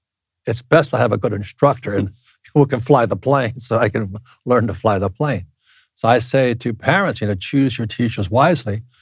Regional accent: United States; You know, and I'm Japanese American, a fourth generation. My family was locked up in concentration camps in California.

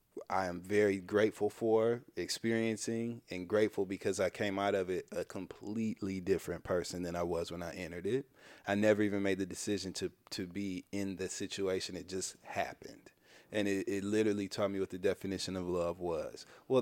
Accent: Midwest, United States; I'm from the Midwest, and we were kind of encouraged to just, like, go to school, get a job, take care of yourself, and do well.

